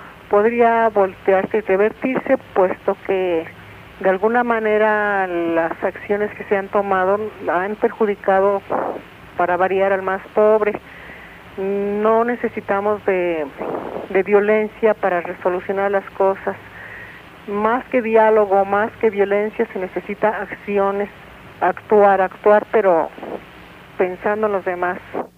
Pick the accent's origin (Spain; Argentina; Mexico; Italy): Mexico; como mexicanos.